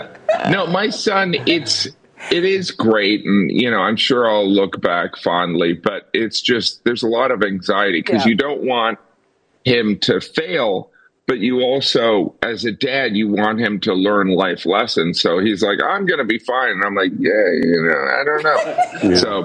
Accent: Indiana, United States; I'm from Northwest Indiana, so I'm wearing sweatpants in honor of that.

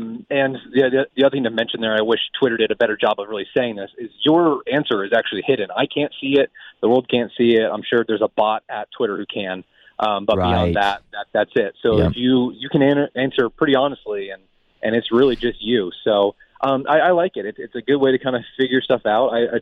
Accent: Tucson, Arizona, United States; between my living and growing up in Tucson and moving back about a year and a half ago

